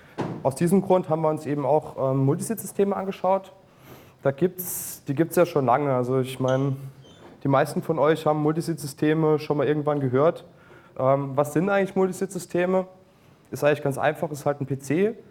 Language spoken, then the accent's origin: German; Zweibrücken, Rhineland-Palatinate, Germany; ich komme aus Zweibrücken, studiere dort an der FH Kaiserslautern